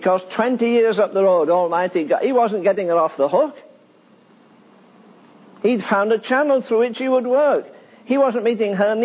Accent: England, United Kingdom; Yeah, I'm from England.

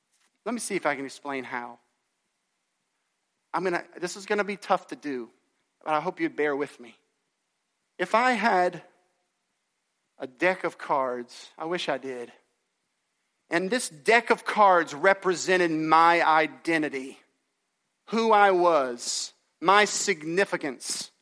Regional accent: the South, United States; I'm white. I'm a Southerner. I'm Scotch-Irish.

